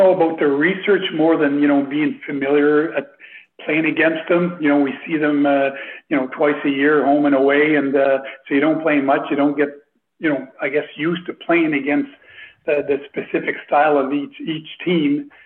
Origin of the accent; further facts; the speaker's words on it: Canada; growing up in Canada and being a Canadian